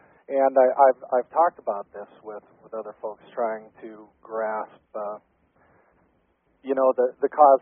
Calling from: North Dakota, United States; Well, I'm calling from North Dakota.

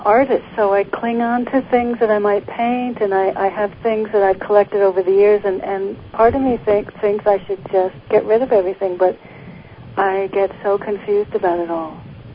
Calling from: Connecticut, United States; I'm in Connecticut.

